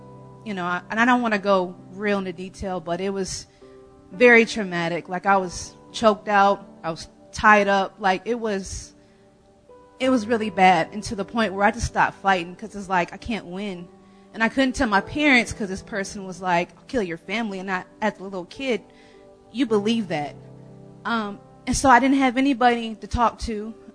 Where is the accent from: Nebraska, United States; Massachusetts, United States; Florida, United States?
Nebraska, United States; So, but yeah, so I, again, I'm from Nebraska. I came from a pretty big family.